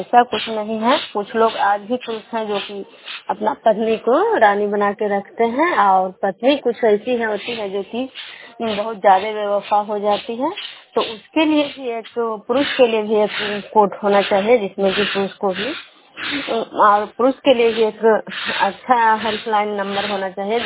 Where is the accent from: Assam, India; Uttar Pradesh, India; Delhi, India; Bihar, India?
Bihar, India; Vishnupur; मैं विष्णुपुर ग्राम खजरा पंचायत नालंदा जिला नरसा प्रखंड के निवासी हूँ।